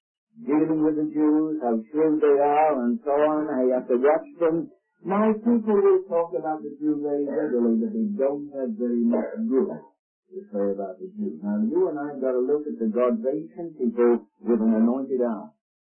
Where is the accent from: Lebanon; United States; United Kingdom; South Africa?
United Kingdom; And I'm British, since I don't have an accent, of course, you'd never realize that.